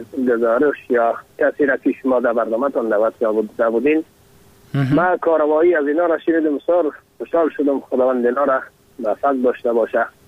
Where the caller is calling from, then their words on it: Badakhshan, Afghanistan; از بدخشانم